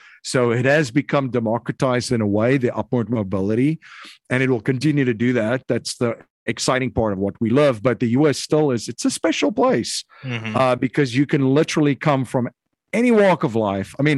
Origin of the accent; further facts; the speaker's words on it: South Africa; now in United States; I'm originally from South Africa. So okay. Living in the U.S. now in Bucks County currently, Pennsylvania. And I came to the U.S. actually 20 years ago.